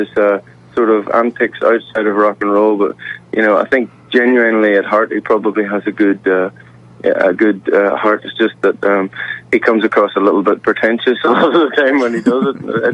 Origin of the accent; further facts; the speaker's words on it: Ireland; growing up in Ireland, it was very hard to escape the massive success of … I was born in 76